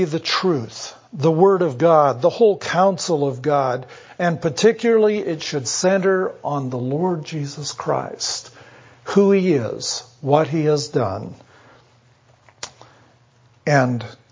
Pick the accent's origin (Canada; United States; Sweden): Canada; I grew up in Canada.